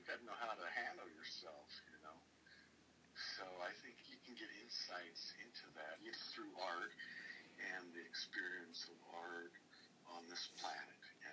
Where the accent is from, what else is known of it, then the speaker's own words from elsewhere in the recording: Pendleton, Oregon, United States; I'm from Pendleton, right? They make blankets there.